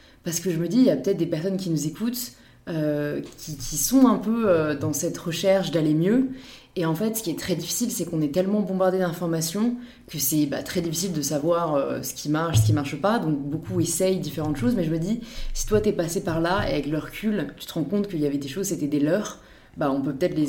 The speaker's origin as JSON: {"language": "French", "country": "France", "said": "en tant que française"}